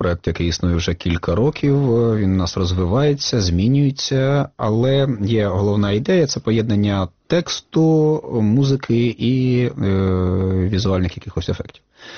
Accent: Luhansk Oblast, Ukraine; Донбас – моя батьківщина, я сам з Луганської області

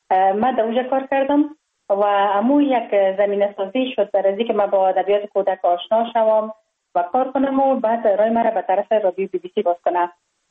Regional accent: Kabul, Afghanistan; من خوشبختانه در یک خانواده روشن فکر به دنیا آمدم. در شهر کابل در محله کوته سنگی تولد شدم.

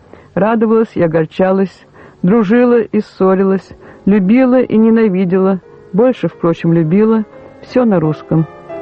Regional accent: Russia; also born or lived in England; С 5 лет и далее, на протяжении полувека, я жила на родине отца в России. Вот уже 2 языка – материнский и отечественный.

